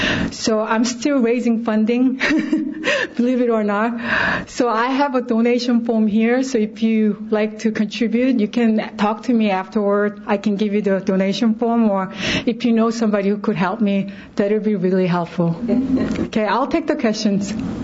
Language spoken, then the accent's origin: English; Seoul, South Korea; moved away as an adult; also born or lived in New York; I was born in Seoul, Korea, and grew up there. And then I moved to New York in 1985 to continue my study.